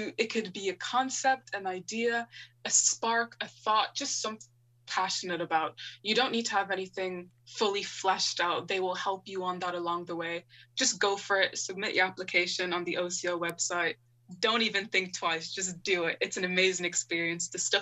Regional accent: Ireland; I don't need to separate, you know, my African culture from being born and raised in Ireland.

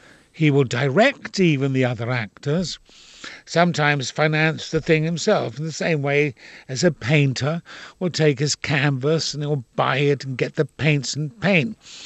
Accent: Dublin, Leinster, Ireland; accent: Dublin; also born or lived in London, United Kingdom; You know, because of the bombs dropping in London, and a lot of kids were sent over to Dublin. And that's where I got my Dublin accent.

